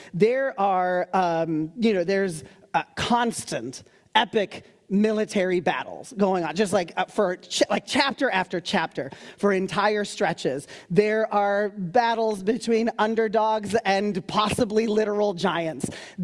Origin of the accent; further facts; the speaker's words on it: United States; You know, I'm an American, so I have a history of my country being exactly on the opposite side of monarchy. I'm also of South Asian descent